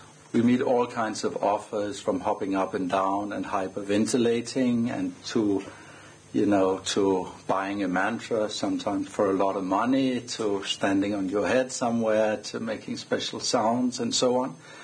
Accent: Denmark; I'm from Denmark, I'm a Lama

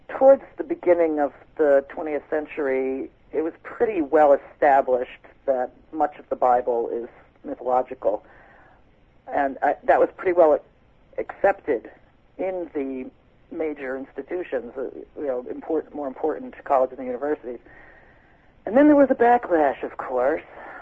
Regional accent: United States; I'm an American.

